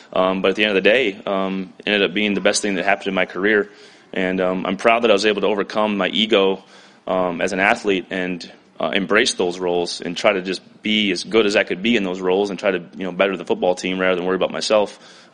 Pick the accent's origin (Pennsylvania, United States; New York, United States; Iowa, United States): Iowa, United States; also born or lived in South Dakota; I grew up in South Dakota to Iowa to here